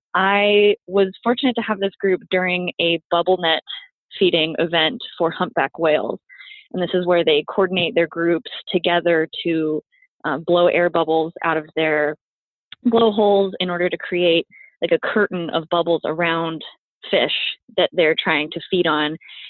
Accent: Colorado, United States; Growing up in Colorado, I was surrounded by the mountains and always loved environmental science

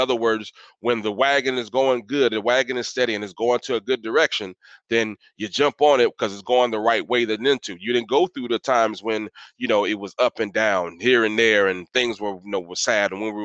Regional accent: Tampa, Florida, United States; I was born and raised in Tampa. I've seen the old Tampa Bay Buccaneers.

